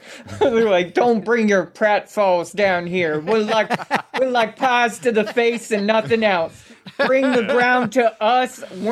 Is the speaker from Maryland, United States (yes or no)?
yes; Baltimore, Maryland, United States; Growing up in Baltimore, we always had like rope swings were always like this mythical thing.